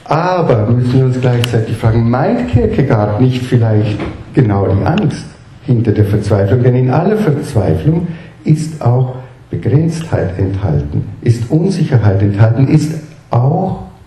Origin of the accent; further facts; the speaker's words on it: Vorarlberg, Austria; ist vielleicht etwas alemannisch nüchterner gesagt, ich bin Vorarlberger